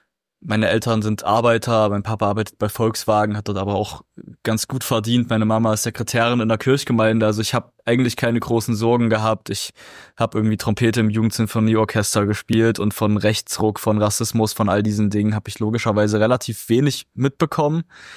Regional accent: Zwickau, Saxony, Germany; als in Zwickau in meiner Heimatstadt

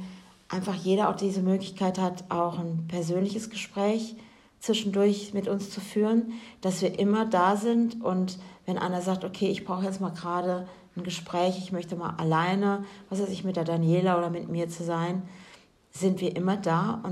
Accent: Germany; Und ich als Deutsche sage jetzt, vom 4. bis zum 7. Juni findet das Ganze nämlich in der Schweiz statt

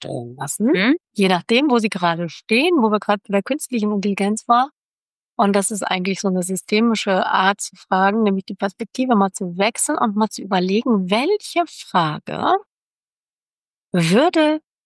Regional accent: Namibia; now in Germany; Ich bin ja in Namibia aufgewachsen, bin aber Deutsche und weiß.

